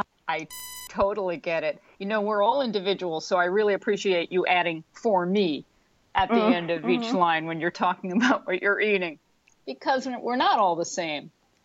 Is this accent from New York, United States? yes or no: yes; New York, United States; So I grew up in New York, and bagels and lox with Nova Scotia lox was a very popular thing that people ate, especially from my culture.